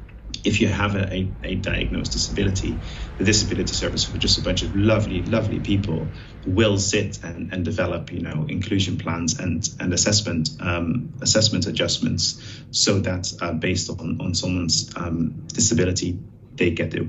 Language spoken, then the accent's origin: English; Netherlands; I'm originally from the Netherlands